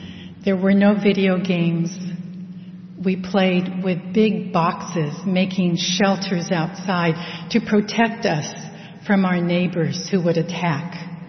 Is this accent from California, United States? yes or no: yes; Manhattan Beach, California, United States; And I have very fond memories of my home growing up in Manhattan Beach.